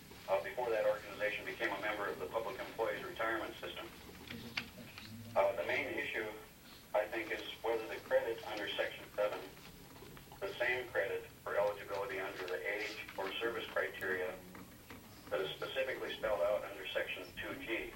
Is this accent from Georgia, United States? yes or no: no; Anchorage, Alaska, United States; also born or lived in Fairbanks; Yes, Mr. Chairman, actually, I'm from Anchorage. Rich, I did live up in Fairbanks at one time.